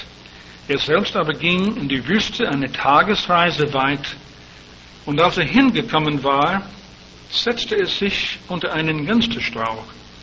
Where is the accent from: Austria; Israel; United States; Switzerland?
United States; Bei uns zu Hause in meiner Heimat, der 11. September, das ist ein Tag, den wir wohl nie vergessen werden